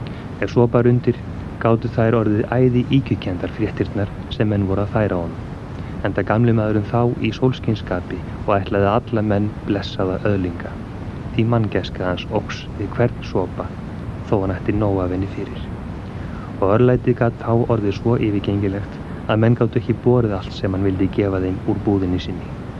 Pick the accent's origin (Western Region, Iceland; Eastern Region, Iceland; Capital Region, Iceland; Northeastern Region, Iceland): Western Region, Iceland; Akranes; Þegar ég var að alast upp á Skaga